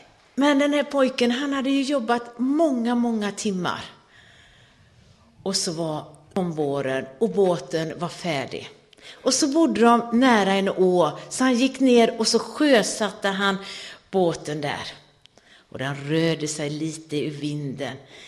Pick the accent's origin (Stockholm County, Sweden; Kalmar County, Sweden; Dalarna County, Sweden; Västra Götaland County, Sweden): Västra Götaland County, Sweden; Gothenburg; jag kommer ju själv från Göteborg då, västkusten.